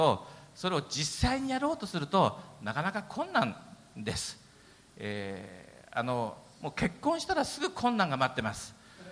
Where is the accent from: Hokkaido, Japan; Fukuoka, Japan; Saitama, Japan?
Hokkaido, Japan; 私は北海道人ですけども妻は大阪の人です。で大学時代に大阪に行ってですね、もう大阪人とはちょっと付き合えないなと思って帰ってきたことがあるんですね。